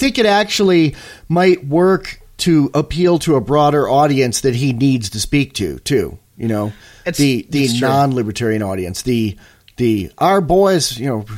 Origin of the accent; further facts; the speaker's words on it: Pennsylvania, United States; I grew up in Amish country.